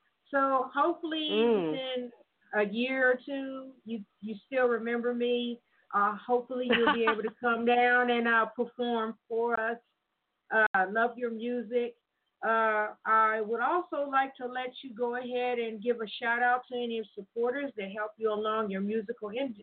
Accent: Evansville, Indiana, United States; By the way, I'm from Evansville, Indiana. That's where I'm calling from.

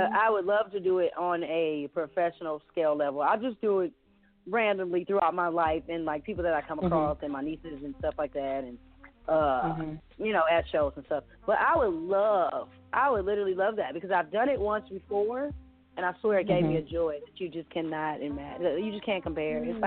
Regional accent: Milwaukee, Wisconsin, United States; now in Las Vegas, United States; before I ever moved to Vegas, I'm from Milwaukee, I'm from up north, you know, we all, hey, how you doing, yes ma'am, no ma'am.

